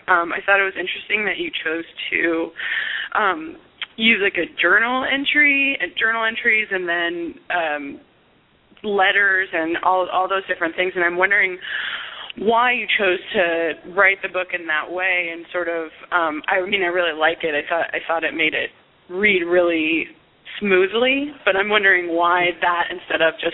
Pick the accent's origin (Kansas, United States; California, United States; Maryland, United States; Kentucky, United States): California, United States; San Francisco; I'm from San Francisco.